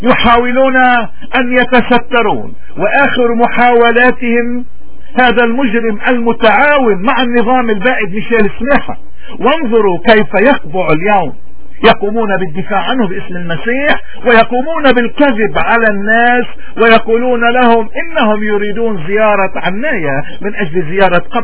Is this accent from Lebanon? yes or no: yes; Lebanon; وهم كثر في بلدنا لبنان